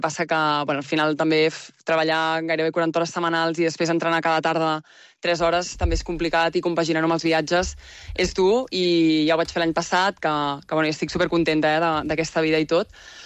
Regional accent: Granollers, Catalonia, Spain; vaig decidir tornar aquí a casa, a Granollers, d'on sóc jo

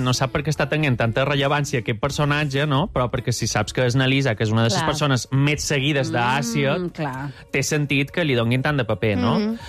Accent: Balearic Islands, Spain; Com a mallorquí també vos puc afegir que hi ha forts rumors a sa illa

